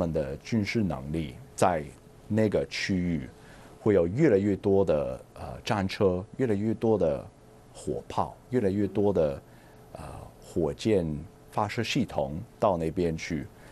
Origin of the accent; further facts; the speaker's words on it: United States; 所以我觉得对我们美国人来讲，这是一个很重要的题目